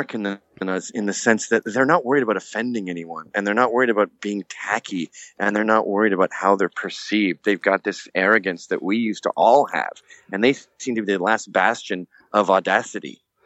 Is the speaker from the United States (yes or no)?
no; Canada; I'm a Canadian in every sense of the word.